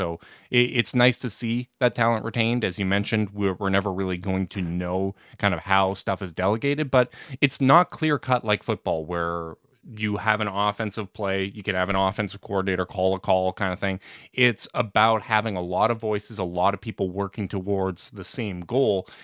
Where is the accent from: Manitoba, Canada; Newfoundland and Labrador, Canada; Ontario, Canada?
Manitoba, Canada; Winnipeg; there are some drawbacks of growing up in Winnipeg